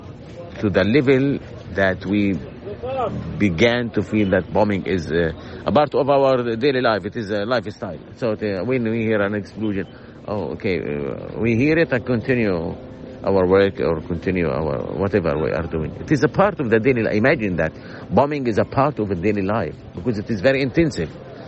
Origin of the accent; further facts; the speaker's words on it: Jabalia, Gaza Strip, Palestine; now in Deir al-Balah, Palestine; Basically, I'm from Jabalia and I fled. I didn't escape because of bombing. I escaped because of shortage of water and food. Now I'm in the middle areas of the Gaza Strip, in Deir al-Balah, in Maghazi